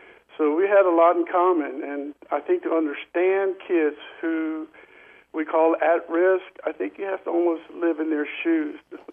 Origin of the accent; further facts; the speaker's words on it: Avon Park, Florida, United States; English is a second language; So I was basically on my own. You know, I grew up in Avon Park, Florida